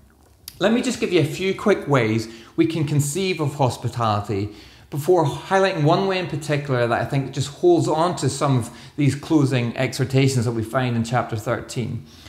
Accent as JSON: {"language": "English", "region": "Northern Ireland", "country": "United Kingdom", "said": "I'm from Northern Ireland, for those of you who don't know that. I've no intention to go back there"}